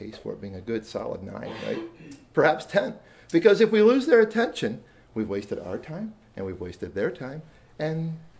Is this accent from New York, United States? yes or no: no; Fairland, Oklahoma, United States; from Fairland, Oklahoma.